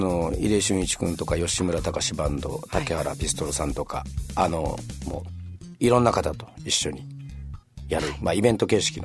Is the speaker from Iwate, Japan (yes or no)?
no; Yoron, Kagoshima, Japan; もともと自分まあ出身が与論で